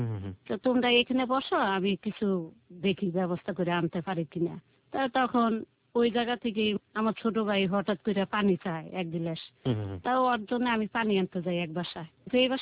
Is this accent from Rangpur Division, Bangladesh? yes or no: no; Jamalpur, Mymensingh Division, Bangladesh; বাড়ি ছিল জামালপুর।